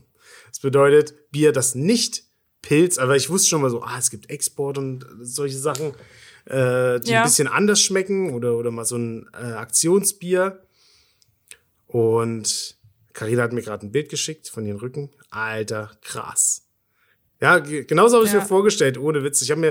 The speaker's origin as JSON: {"language": "German", "region": "East Germany", "country": "Germany", "said": "also erstens komme ich ja aus dem Osten."}